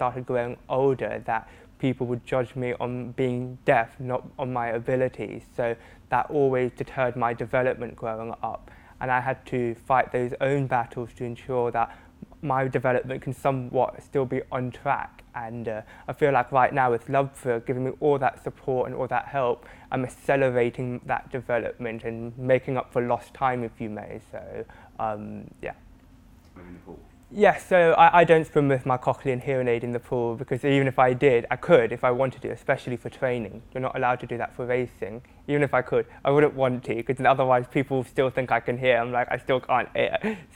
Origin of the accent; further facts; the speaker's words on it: Australia; also born or lived in New Zealand; now in United Kingdom; I always say to people that I'm born in New Zealand, I was raised in Australia and now I live here in the UK.